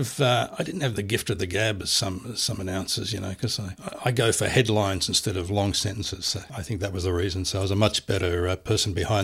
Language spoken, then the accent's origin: English; Hobart, Tasmania, Australia; I was born in Hobart and went to school and lived on the eastern shore in Hobart and lived at a suburb called Howrah.